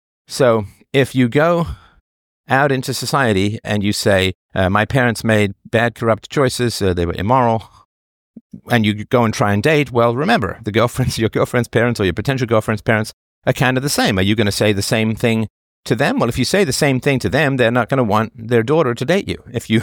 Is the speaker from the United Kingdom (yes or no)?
yes; England, United Kingdom; I mean, I was raised in England, of course, and I was fascinated with World War II history.